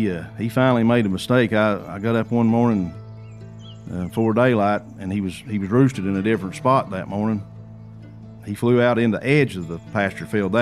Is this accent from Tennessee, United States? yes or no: yes; Greeneville, Tennessee, United States; I'm from Greenville, Tennessee.